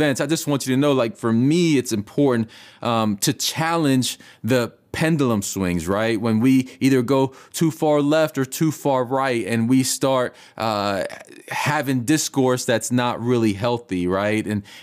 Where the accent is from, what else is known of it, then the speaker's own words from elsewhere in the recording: Florida, United States; Marjorie Stoneman Douglas High School down in South Florida, being in my home state, that hit hard as well.